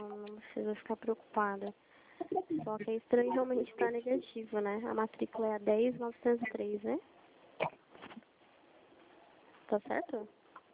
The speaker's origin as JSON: {"language": "Portuguese", "town": "Limeira", "region": "São Paulo", "country": "Brazil", "said": "Eu sou de Limeira."}